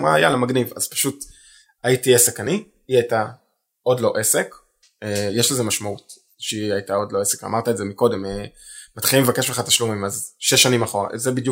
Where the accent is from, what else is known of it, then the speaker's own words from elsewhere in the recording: Rishon LeZion, Central District, Israel; אני מראשון